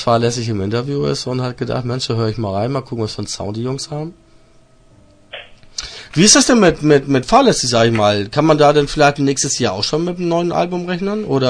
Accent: Schleswig-Holstein, Germany; Ja, ich komme aus Nordfriesland.

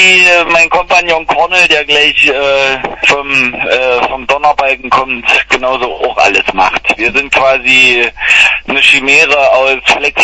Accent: Brandenburg, Germany; Ich bin eigentlich Brandenburger, ja

